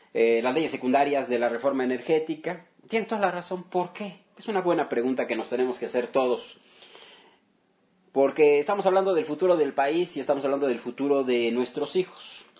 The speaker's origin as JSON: {"language": "Spanish", "country": "Mexico", "said": "todos somos mexicanos."}